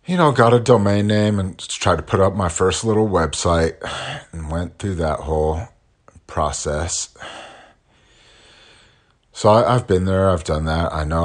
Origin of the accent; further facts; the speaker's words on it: California, United States; I grew up skiing in the Sierra Nevadas in California.